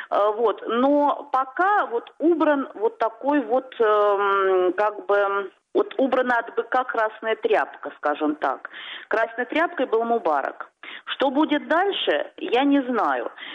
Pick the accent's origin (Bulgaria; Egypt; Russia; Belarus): Egypt; Cairo, Cairo Governorate; Меня вчера очень многие спрашивали: вы откуда? Я говорила, что я каирчанка.